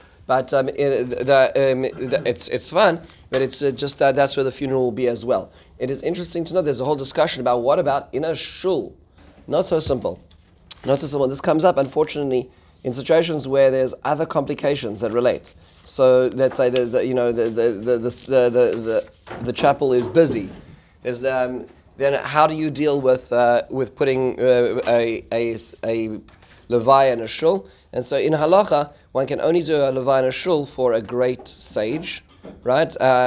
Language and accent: English; South Africa; and certainly where I grew up in South Africa as well